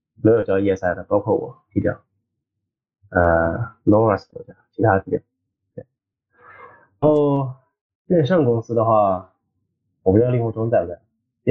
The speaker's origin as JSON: {"language": "Chinese", "country": "China", "said": "我们春节嘛，才算我们中国人一年。"}